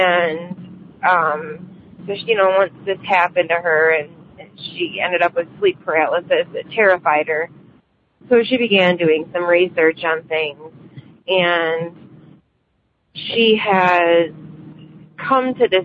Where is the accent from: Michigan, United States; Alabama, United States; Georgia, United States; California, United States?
Michigan, United States; I'm from Michigan.